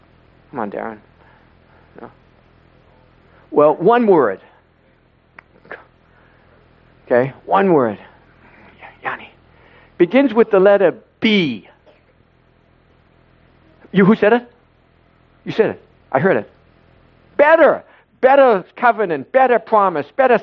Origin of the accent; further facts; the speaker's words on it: Boston, Massachusetts, United States; I'm from Boston, but I have to look it up.